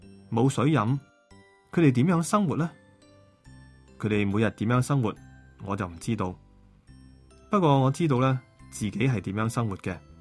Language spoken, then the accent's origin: Chinese; Hong Kong; 我们香港人说什么啊，不要蚀底嘛